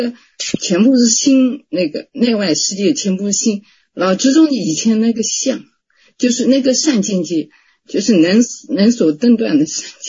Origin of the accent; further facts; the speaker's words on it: Nanjing, Jiangsu, China; 我是南京的